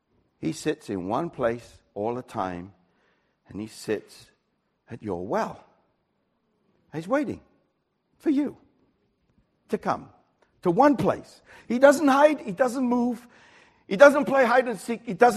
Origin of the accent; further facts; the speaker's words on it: Wales, United Kingdom; I'm Welsh. I'm mystical in my origins.